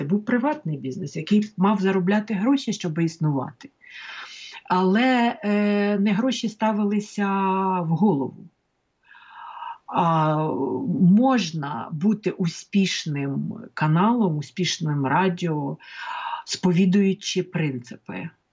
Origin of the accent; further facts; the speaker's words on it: Pyriatyn, Poltava Oblast, Ukraine; я ж з Полтавщини, з Гоголівського краю, у нас там всяке бувало.